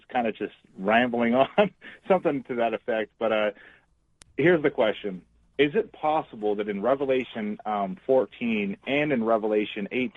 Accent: California, United States; Sorry about that. I'm from California.

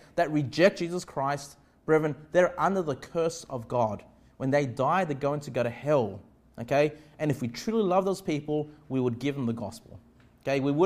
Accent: Australia; born there; I guess as Aussies, I was born in Australia, I guess I'm south, okay?

